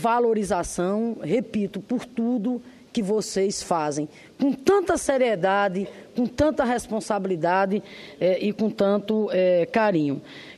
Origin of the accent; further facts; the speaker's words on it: Rio Grande do Norte, Brazil; lá do meu estado, Rio Grande do Norte